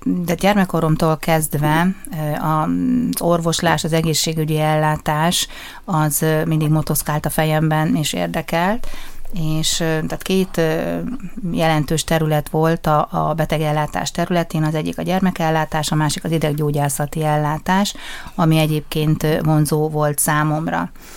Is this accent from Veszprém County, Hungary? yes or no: no; Debrecen, Hajdú-Bihar, Hungary; és amikor én debreceni vagyok